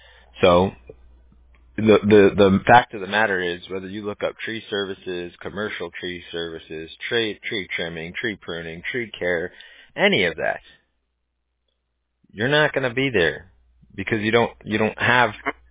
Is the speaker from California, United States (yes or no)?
yes; Huntington Beach, California, United States; also born or lived in Santa Ana; No, I was born in Santa Ana. They don't actually have a hospital where you can be born there. You could either be born in Santa Ana or Newport Beach. But, yeah, my parents brought me home from the hospital.